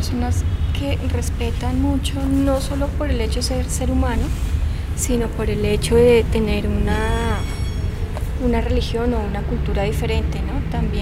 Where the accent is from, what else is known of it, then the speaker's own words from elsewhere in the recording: Colombia; como colombiana, como occidental musulmana